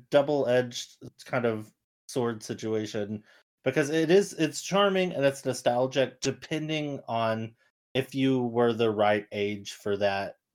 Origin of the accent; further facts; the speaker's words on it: the South, United States; I grew up in the South in the 90s. I was a 90s baby, and there was a lot of stuff that we got late.